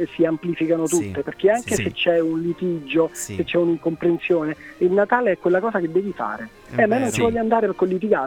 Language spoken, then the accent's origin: Italian; Naples, Campania, Italy; now in Rome, Italy; Perché io sono napoletano, ad esempio vivo a Roma.